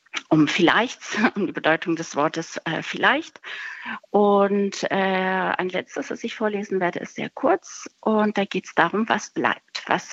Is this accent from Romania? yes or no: no; Greece; Ich bin selber Griechin und schreibe auch auf Griechisch